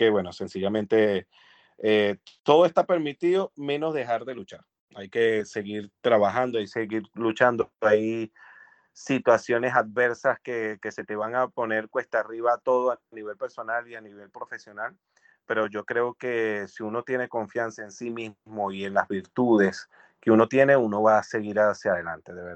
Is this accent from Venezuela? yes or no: yes; Venezuela; eso nos orgullece nosotros como venezolanos